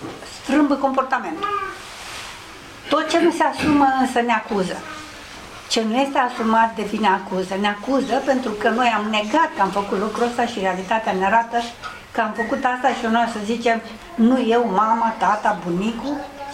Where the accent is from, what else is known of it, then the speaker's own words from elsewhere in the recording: Romania; noi mai ușurăm și soarta neamului nostru ca român